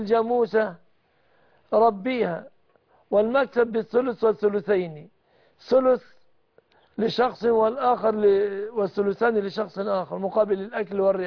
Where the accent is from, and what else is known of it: Egypt